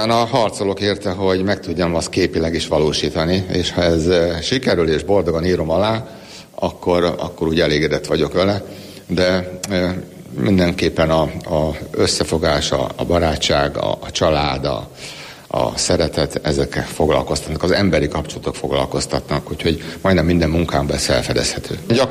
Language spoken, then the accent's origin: Hungarian; Sárospatak, Borsod-Abaúj-Zemplén, Hungary; Én Sárospatakon nőttem fel